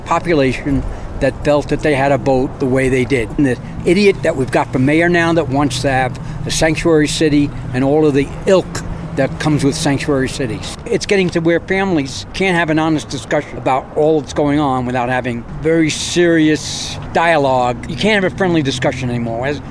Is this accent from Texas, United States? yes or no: no; Albuquerque, New Mexico, United States; I'm from Albuquerque. I am retired.